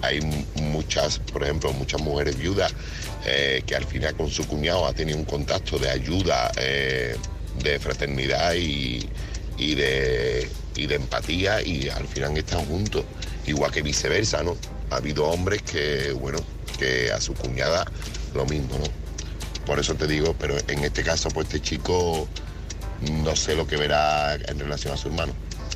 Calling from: Seville, Andalusia, Spain; corresponsal de Sevilla.

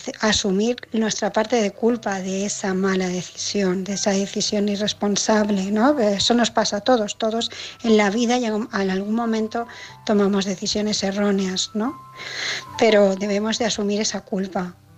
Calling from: Barcelona, Catalonia, Spain; de Barcelona

